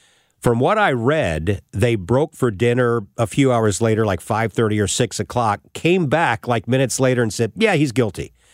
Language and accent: English; St. Louis, Missouri, United States; Of course, St. Louis is my hometown. I came home, but I just happened to be over on the East Coast.